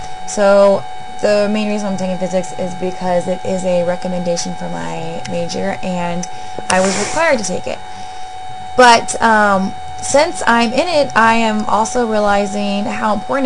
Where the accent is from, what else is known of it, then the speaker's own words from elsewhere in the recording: Dinuba, California, United States; I was very active in my hometown, coaching swim teams and volleyball teams for summer leagues, and just pretty much giving to my community all that I could. After I graduated from Dinuba High School, which was our hometown high school